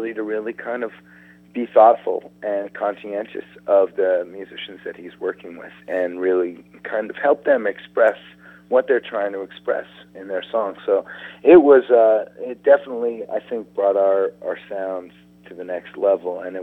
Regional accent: Boston, Massachusetts, United States; I'm from Boston, and most of our touring has been in the Northeast up until recently.

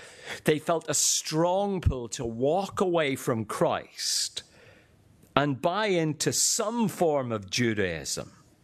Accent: Northern Ireland, United Kingdom; now in Australia; I am Northern Irish. I am Irish. I am British. I am Australian. So I'm confused most of the time, except when the rugby is on.

